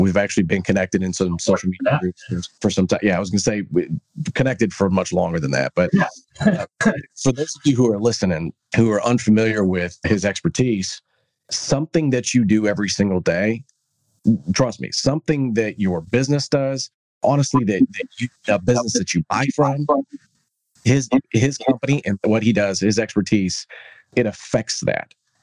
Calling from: Texas, United States; I'm calling you from Texas.

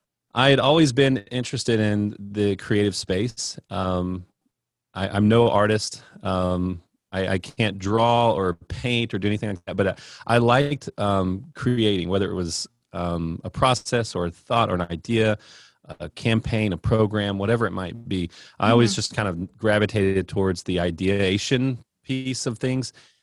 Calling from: Heath, Texas, United States; So I'm just outside of Dallas, Texas, in a small little town called Rockwall, Texas. Actually, Heath, Texas, which is a sister city of Rockwall, or used to be.

